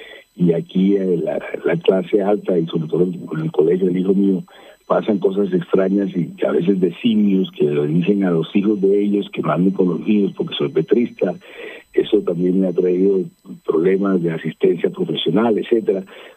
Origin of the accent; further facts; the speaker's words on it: Barranquilla, Atlántico, Colombia; la haré como barranquillero